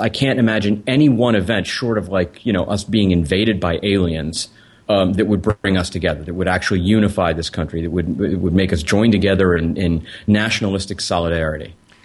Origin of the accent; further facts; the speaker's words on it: United States; I'm an American.